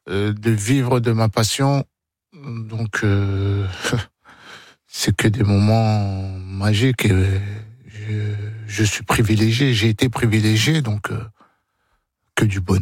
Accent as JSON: {"language": "French", "country": "Senegal", "said": "Et le Sénégal, on n'avait jamais fait de Coupe du Monde."}